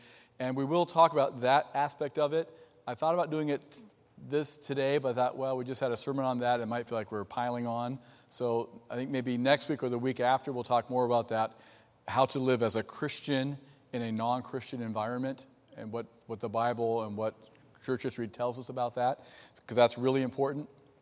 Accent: Ohio, United States; I'm from Ohio, I'm a Buckeye, so we win a lot. But I came to Grand Rapids to go to seminary

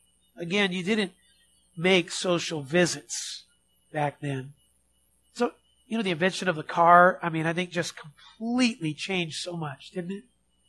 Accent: Pacific Northwest, United States; I come from the Northwest where, you know, if your tires were doing this and you weren't really going anywhere, then you put the chains on, right?

